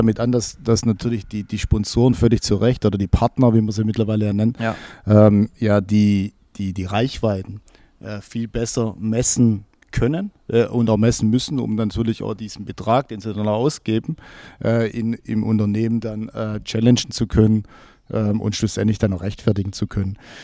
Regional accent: Backnang, Baden-Württemberg, Germany; Ja, ich bin nicht in Backnang geboren, aber ich bin hier in Backnang aufgewachsen.

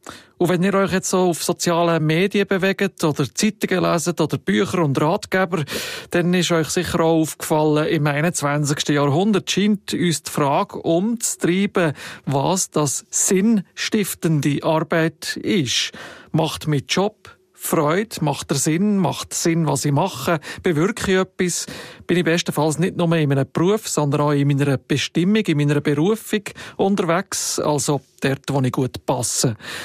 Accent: Switzerland; was bei uns in der Schweiz je nach Kanton und Region mehr oder weniger gefeiert und beachtet wird

